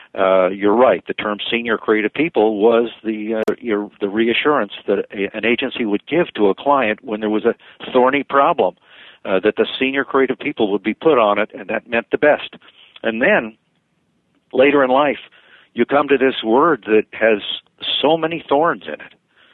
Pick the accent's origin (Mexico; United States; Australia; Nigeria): United States; Well, you know, I'm an American and proud to be here, lucky to be here.